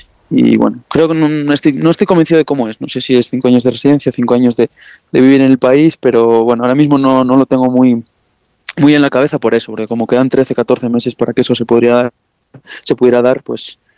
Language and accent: Spanish; Noreña, Asturias, Spain; Sí, de Evia, Noreña.